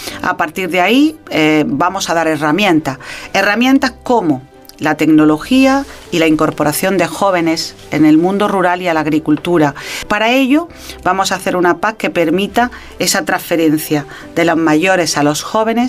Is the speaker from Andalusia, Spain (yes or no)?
yes; Andalusia, Spain; yo soy andaluza y yo he visto como consejera andaluza